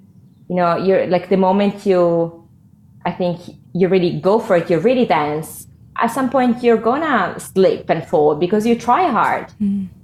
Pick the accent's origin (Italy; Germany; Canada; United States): Italy; Padua, Veneto; Close to Venice, Padova.